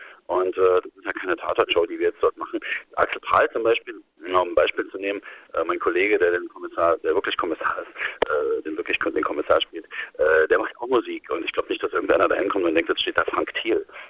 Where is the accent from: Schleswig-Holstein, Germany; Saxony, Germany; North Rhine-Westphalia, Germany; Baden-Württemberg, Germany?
Saxony, Germany; Dresden; born or raised there